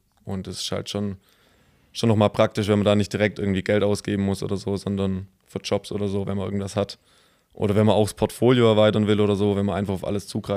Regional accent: Baden-Württemberg, Germany; now in Esslingen, Germany; Ich bin 22 Jahre alt, komme aus der Nähe von Freudenstadt im Schwarzwald. Genau, und wohne gerade aktuell in Esslingen und studiere da Fotodesign.

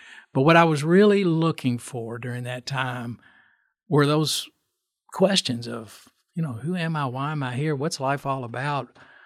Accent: Lexington, Kentucky, United States; And I grew up on Cassidy Avenue, which many of your listeners will know, but it's near Morton School and Cassidy Elementary. And at that time, this may be of interest, Cooper Drive was the end of Lexington.

